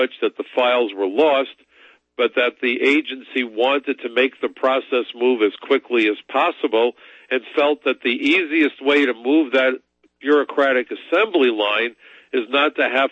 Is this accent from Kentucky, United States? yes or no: no; Brooklyn, New York, United States; As a kid growing up in Brooklyn, I'll be honest, I was not that much of a sports fan.